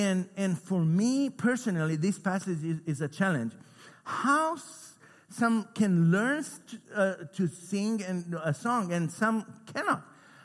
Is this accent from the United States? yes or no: no; Romania; 15 Americans and 5 Romanians, I'm from Romania, and we came back from Odessa, Ukraine to Bucharest, Romania